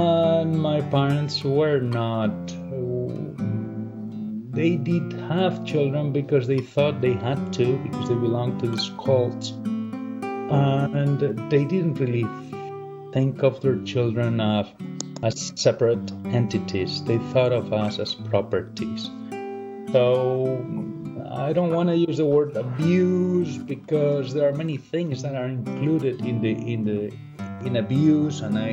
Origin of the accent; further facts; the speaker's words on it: Spain; English is a second language; I'm from Spain. Inside Spain, I come from a region in which we speak two languages. The community that speaks Spanish and the community that speaks Catalan. I am from the part that speaks Spanish. I am a male.